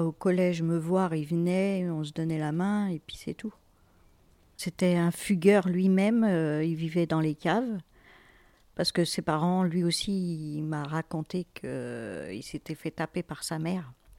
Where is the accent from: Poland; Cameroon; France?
France; Fontainebleau, Île-de-France; Alors, j'ai grandi à Fontainebleau, dans une cité.